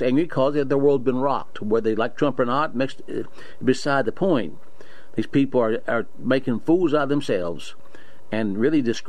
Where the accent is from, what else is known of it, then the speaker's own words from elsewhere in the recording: West Virginia, United States; I guess you could say I'm down in South Central West Virginia. So I guess you say I'm from South.